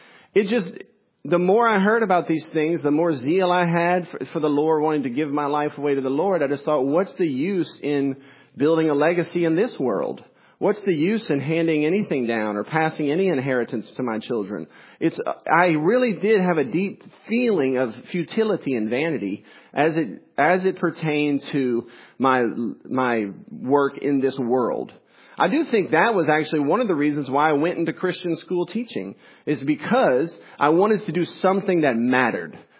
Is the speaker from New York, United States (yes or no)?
no; Breaux Bridge, Louisiana, United States; I grew up in Breaux Bridge. I had never heard air sirens.